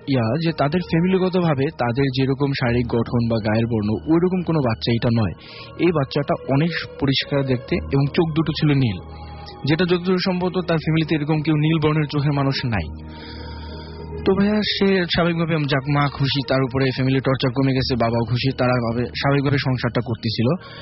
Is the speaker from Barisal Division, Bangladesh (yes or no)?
yes; Babuganj, Barisal Division, Bangladesh; now in Dhaka, Bangladesh; আমি ঢাকা মহাখালী থেকে আসছি। আমার হোম টাউন পূর্ব বরিশাল জেলার বাবুগঞ্জ থানার বাহাচক গ্রাম।